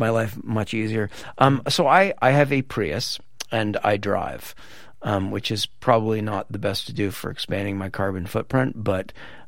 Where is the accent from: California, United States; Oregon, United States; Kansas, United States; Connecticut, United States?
Oregon, United States; Yes, yeah. I'm from Oregon, yeah.